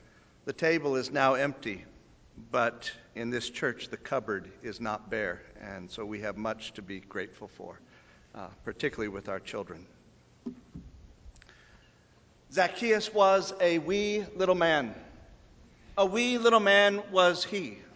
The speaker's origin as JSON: {"language": "English", "town": "Rock Island", "region": "Illinois", "country": "United States", "tie": "born or raised there", "said": "I learned that song as a child growing up in the First United Presbyterian Church of Rock Island."}